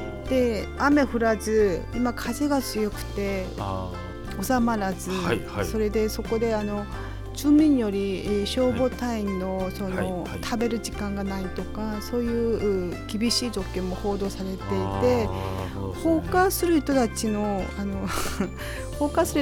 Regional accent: South Korea; Japanese is a second language; 自治体、私のふるさとの自治体は 70% くらいというふうになっていますので、はい、日本よりは少 し下回ってるんですね、はい、で韓国は

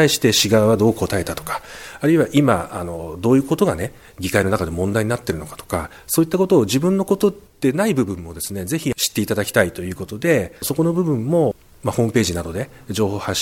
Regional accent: Chigasaki, Kanagawa, Japan; now in Fujisawa, Japan; 生まれ育ちは茅ヶ崎で、藤沢の今鵠沼の蓮池というところのすぐ近くに住んでるんですけども、そこに来たのが7、8年前からであります

